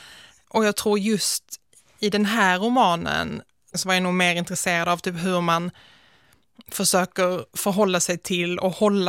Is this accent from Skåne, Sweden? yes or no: yes; Malmö, Skåne, Sweden; also born or lived in Nötesjö; Jag växte upp i en miljö som, alltså till naturen, liknar Solgårda utanför Svedala, som heter Nötesjö, en liten by. Och sen så flyttade jag in till Malmö när jag var 5 år gammal ungefär.